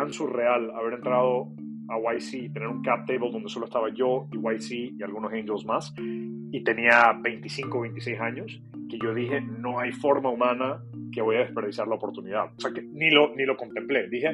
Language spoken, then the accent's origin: Spanish; Ecuador; born or raised there; also born or lived in Nairobi, Kenya